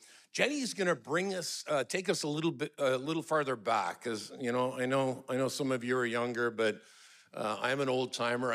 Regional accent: Burnaby, British Columbia, Canada; I'm a kid from Burnaby, British Columbia.

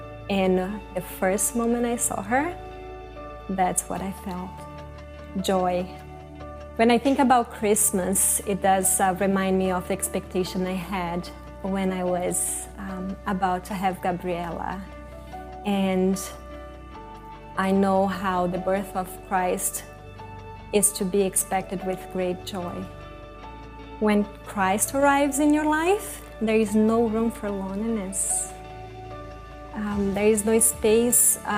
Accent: Brazil; moved away; I grew up in Brazil. I came from a broken family. My mom and my dad were actually never married. I grew up with no family around at all, so I didn't have that relationship with cousins, even my dad or grandparents.

